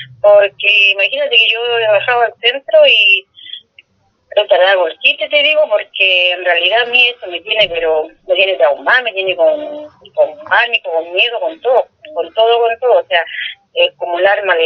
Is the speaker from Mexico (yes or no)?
no; Chile; como ser humano, como ciudadanos chilenos